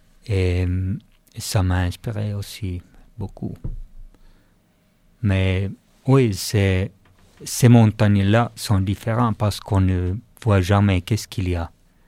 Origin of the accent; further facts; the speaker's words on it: Southern Finland, Finland; French is a second language; je viens d'une ville de la Finlande du Sud où le paysage est complètement plat. Il y a des forêts énormes et il y a la mer.